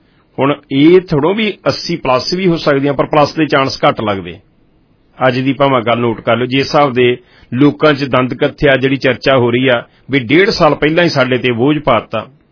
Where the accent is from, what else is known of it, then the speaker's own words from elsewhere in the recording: Punjab, India; moved away; ਜਦੋਂ ਮੈਂ ਪੰਜਾਬ ਤੋਂ ਆਇਆ ਮੇਰਾ ਕੋਈ ਇੱਦਾਂ ਨਹੀਂ ਸੀ ਕਿ ਅੱਜ ਤੋਂ 18 ਸਾਲ ਪਹਿਲਾਂ